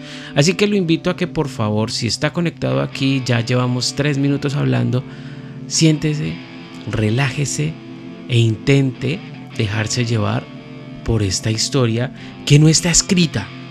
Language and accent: Spanish; Colombia; born there; Yo nací en Colombia en 1988, por ende tengo 35 años. Nací el 1 de enero a las 12 y 45 de la noche.